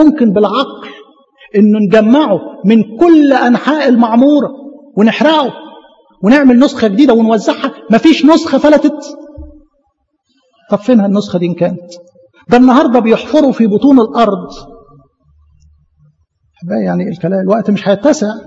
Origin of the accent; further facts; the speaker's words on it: Egypt; في الأقصر عندنا في مصر